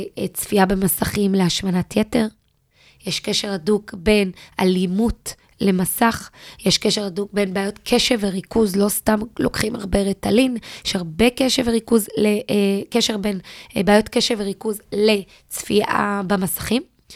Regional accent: Beersheba, Southern District, Israel; אני גדלתי בבאר שבע, היום אני גר בפתח תקווה, אבל אני גדלתי בבאר שבע

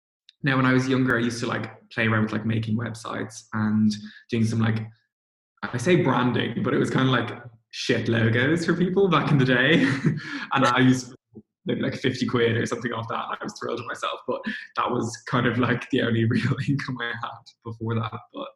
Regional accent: Kildare, Leinster, Ireland; So I'm from Kildare, so it was never like a big issue for me to like commute in.

